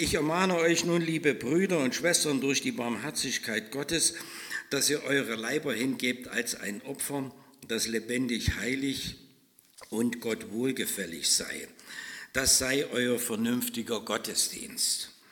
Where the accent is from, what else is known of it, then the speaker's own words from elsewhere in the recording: Oelsnitz, Saxony, Germany; So ist das in Oelsnitz, wo ich herkomme